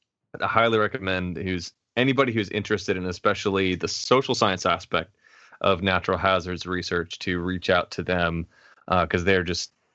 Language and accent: English; Midwest, United States; I grew up in the Midwest. I've been through tornadoes